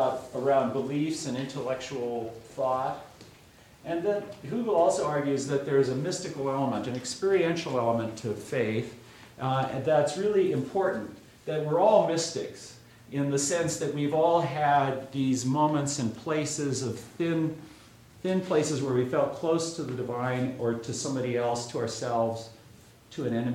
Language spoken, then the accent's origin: English; Washington, United States; now in Fargo, United States; my local community of Fargo, the state of North Dakota, my home state of Washington